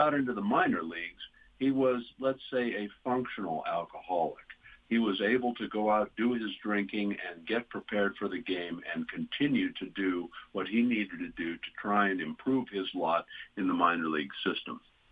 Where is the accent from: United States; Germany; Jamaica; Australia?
Australia; You know, I grew up in Australia, and my grandfather and uncle would give me a glass of beer as a young boy once in a while.